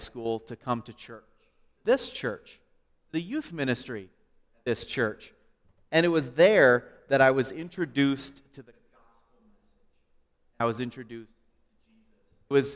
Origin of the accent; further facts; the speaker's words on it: Canada; When I was in elementary school, I grew up in Canada, actually.